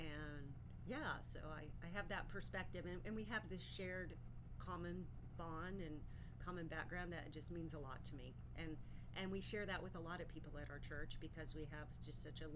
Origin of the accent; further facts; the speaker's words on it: Dallas, Texas, United States; also born or lived in Midland; So I was born in Midland, Texas, but my family moved to Dallas when I was about 3 years old. So I grew up in Dallas.